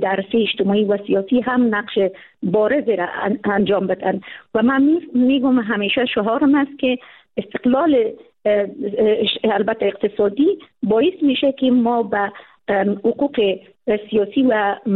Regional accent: Afghanistan; دختر خانم هایی که در ولایت ما هستن، چون ولایت سمنگان کاملا یک ولایت سنتی هست

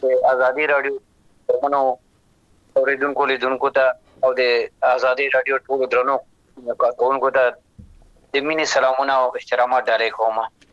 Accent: Afghanistan; moved away; وطن کې مو ژوند ته پیدا شوی یو، لوی شوی یو،

